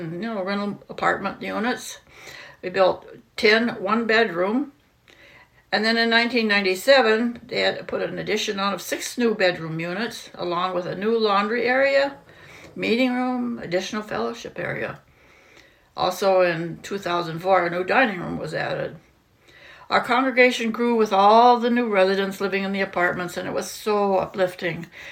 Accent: Tucson, Arizona, United States; I was 20 years old, and I was from Tucson, Arizona.

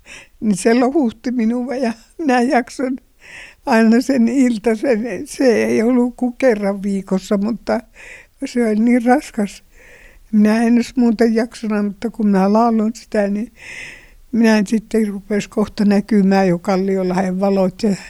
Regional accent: Suolahti, Central Finland, Finland; born there; Minä synnyin Suolahdissa, se oli Korkeakosken tien varressa talo, jossa meidän olivat sitten vuokralaisena. Ja minä synnyin siellä.

